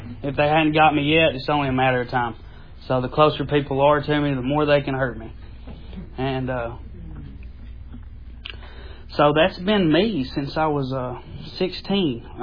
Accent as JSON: {"language": "English", "region": "Tennessee", "country": "United States", "said": "Like you said, I'm from Tennessee. I grew up in a split home."}